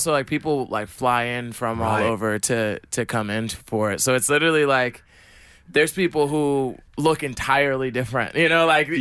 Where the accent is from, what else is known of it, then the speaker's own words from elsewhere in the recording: New Jersey, United States; I'm from New Jersey.